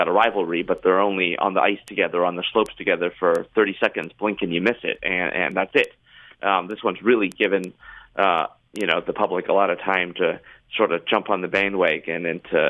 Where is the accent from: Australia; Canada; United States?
Canada; I grew up in Canada